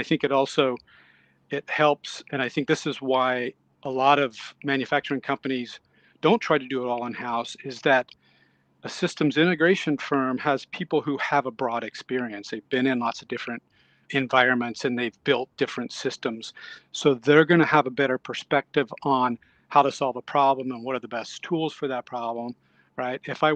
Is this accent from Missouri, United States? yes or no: yes; Kansas City, Missouri, United States; So it all started, I grew up in the Midwest, Kansas City, Missouri.